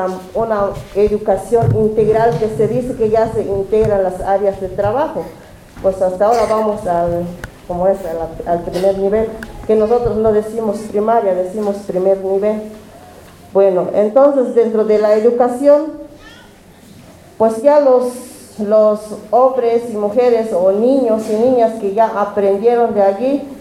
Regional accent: Chiapas, Mexico; vengo de Caracol 3, La Garrucha.

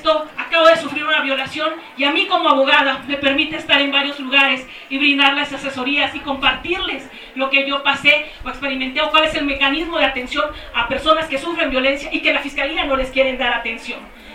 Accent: Quintana Roo, Mexico; provengo del estado de Quintana Roo.

